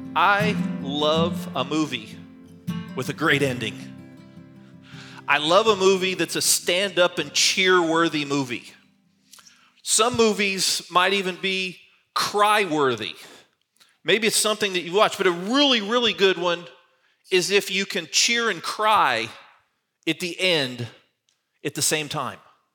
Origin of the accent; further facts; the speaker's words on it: California, United States; Now, I grew up in Southern California. I didn't even know what hockey skates were.